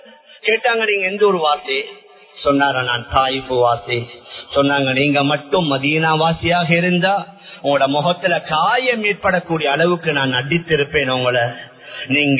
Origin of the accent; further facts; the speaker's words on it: Sri Lanka; எங்கட ஸ்ரீலங்கன்ஸ் ஆக இருக்கலாம், நான் ஸ்ரீலங்கன்ஸ் ஆக இருக்கலாம்